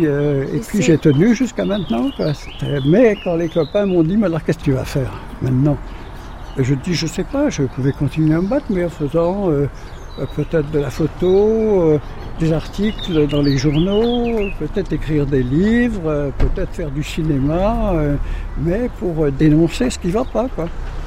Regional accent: Camaret, Brittany, France; born there; Je suis né à Camaret, c'est-à-dire, les gens quand ils regardent une carte, ils disent « Camaret, c'est tout au bout là-bas, tout au bout là-bas ». Alors, je suis né tout au bout là-bas, dans une usine où mon père travaillait, et puis ma mère était institutrice à Camaret.

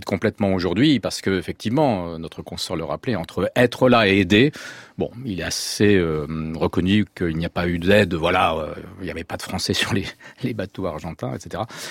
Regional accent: France; Parce que je suis français

